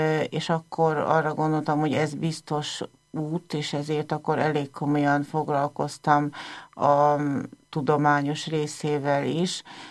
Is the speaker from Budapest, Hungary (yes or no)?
yes; Budapest, Hungary; Én Bekerlén nőttem föl, tehát Budapest 19. kerületének ebben a semmihez nem hasonlíthatóan gyönyörű kertvárosában. Gyerekként is itt nőttem föl, itt is maradtam, itt is szeretnék maradni életem végéig.